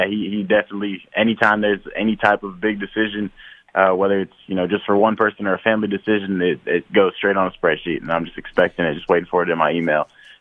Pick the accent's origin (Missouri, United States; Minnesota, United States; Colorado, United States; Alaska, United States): Minnesota, United States; Marshall; growing up in Marshall, being able to, you know, grow and develop in Fargo-Moorhead community.